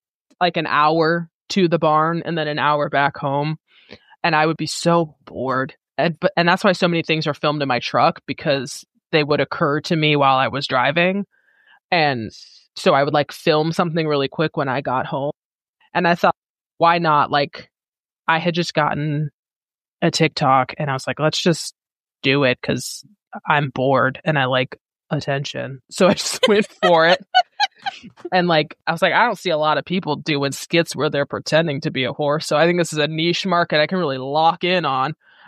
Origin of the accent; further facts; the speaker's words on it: Midwest, United States; I started out actually at a hunter barn because I'm from the Midwest and that's just what's most common around here.